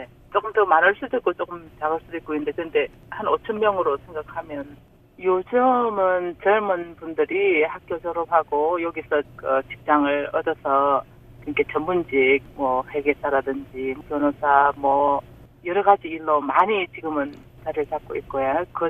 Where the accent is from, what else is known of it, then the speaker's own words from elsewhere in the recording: Busan, South Korea; now in Oklahoma, United States; 그냥 한국의 바쁜 거리랑 제가 부산에 살았으니까 불편한 것도 많았고 그랬는데 지금은 괜찮습니다.